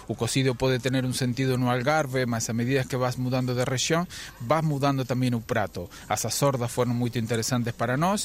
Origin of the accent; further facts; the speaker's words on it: La Pampa, Argentina; Portuguese is a second language; Eu sou de La Pampa